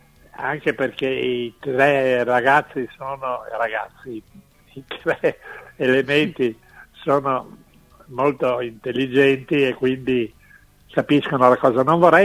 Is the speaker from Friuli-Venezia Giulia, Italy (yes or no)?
yes; Friuli-Venezia Giulia, Italy; io adesso vivo in Friuli, da friulano sono tornato verso le radici